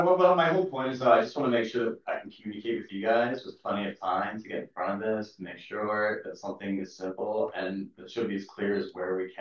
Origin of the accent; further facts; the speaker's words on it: United States; now in Newtown, United States; I'm a Newtown resident. I've lived in this area for 15 years. I'm from Montgomery County originally.